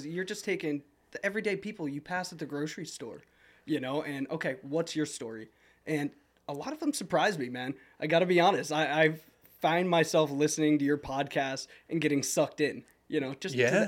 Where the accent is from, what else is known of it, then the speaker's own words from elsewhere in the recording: Palmer Township, Pennsylvania, United States; Good growing up in suburbia, you know, as good as it could be. I grew up in the Lehigh Valley, Palmer Township.